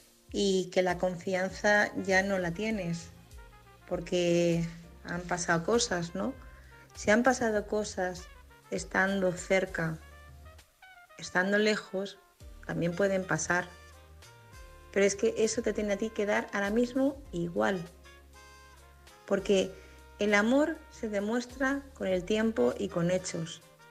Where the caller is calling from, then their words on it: Madrid, Community of Madrid, Spain; corresponsal de Madrid.